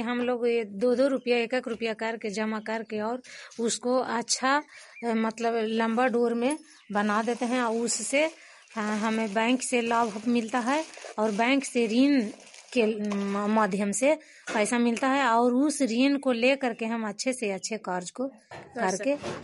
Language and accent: Hindi; Nesra, India; और मैं नेसरा के रहने वाले हूँ। इस समय मैं सतराजा बाग में आई हुई हूँ